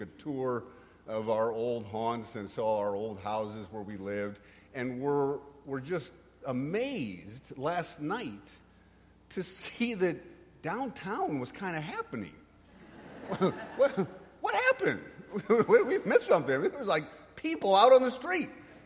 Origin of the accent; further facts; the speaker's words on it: New York, United States; now in Texas, United States; my wife and I, Paige, who's right over there, we come from New York. We actually started here in the Diocese of Texas 20 years ago.